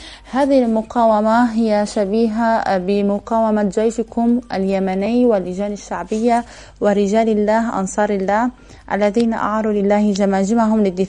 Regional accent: South Lebanon, Lebanon; أنا كأم لبنانية جنوبية بالخصوص أربي أولادي على حب الوطن

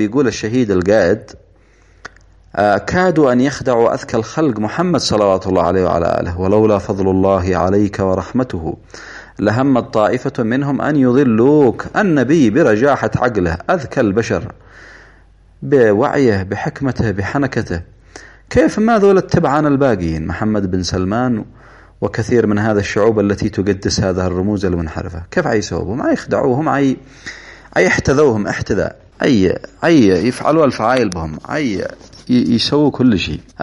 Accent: Yemen; نحن مسلمون ونحن شعب يمني مسلم،

